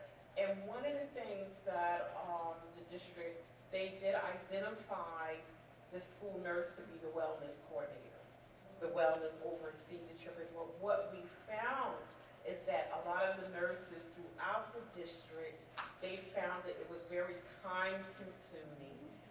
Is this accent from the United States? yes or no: yes; Camden, New Jersey, United States; because I'm from Camden, New Jersey.